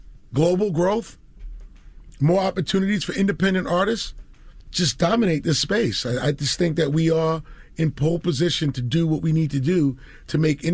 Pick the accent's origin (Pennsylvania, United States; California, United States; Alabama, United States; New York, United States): New York, United States; Queens; because I'm a kid from Queens, 5 colleges in 2 years, didn't graduate.